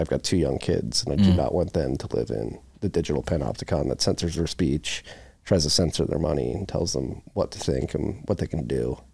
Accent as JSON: {"language": "English", "town": "Philadelphia", "region": "Pennsylvania", "country": "United States", "said": "I'm from Philly and went to college in the Midwest and then moved to New York."}